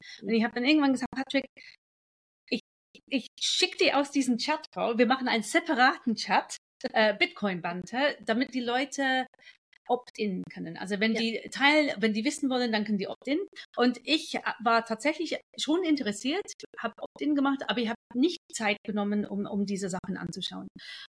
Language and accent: German; England, United Kingdom; German is a second language; now in Germany; Ich bin geborene Engländerin, inzwischen Deutsch, also nach Brexit bin ich Deutsch geworden. Ich wohne auch in Deutschland jetzt.